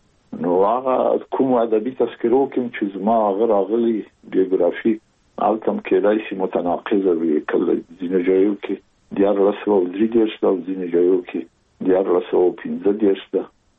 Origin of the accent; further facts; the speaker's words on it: Kabul, Afghanistan; زه زېږېدلی په کابل کې یم. د کابل په چارګي کې ګزرګاه پله ته ورڅېرمه، یو کلی د شکلا خان کلا، هلته زه زېږېدلی یم.